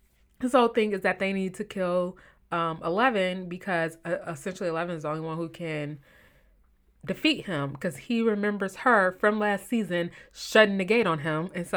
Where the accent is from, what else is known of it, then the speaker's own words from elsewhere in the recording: Illinois, United States; mind you, I'm from Illinois and I've been to Indiana multiple times, so I can say Indiana.